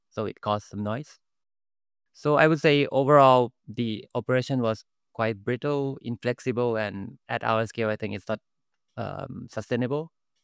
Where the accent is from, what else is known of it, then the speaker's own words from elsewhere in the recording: Bangkok, Thailand; I'm in my hometown, Bangkok, Thailand.